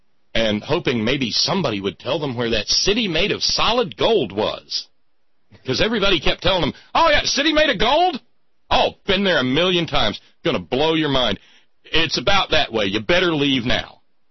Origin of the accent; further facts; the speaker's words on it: Alabama, United States; I grew up in Alabama, but I'd never been to Selma.